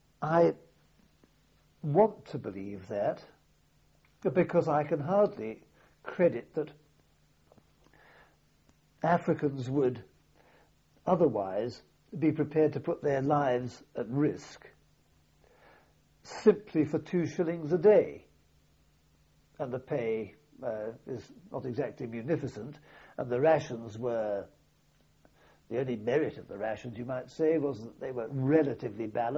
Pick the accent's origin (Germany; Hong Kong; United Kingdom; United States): United Kingdom; but whereas we would talk about being British and of Britain